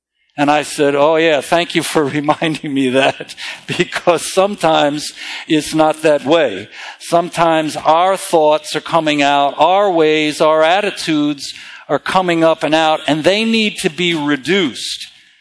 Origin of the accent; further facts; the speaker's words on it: California, United States; born there; also born or lived in Illinois; I came from... Well, I was born in California, and I lived in the Midwest. I lived in Illinois for a while.